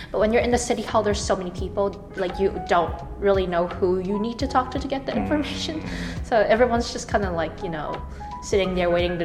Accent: Canada; I'm from Canada.

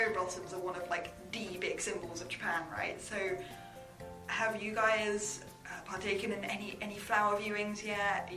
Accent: United Kingdom; I'm from the UK.

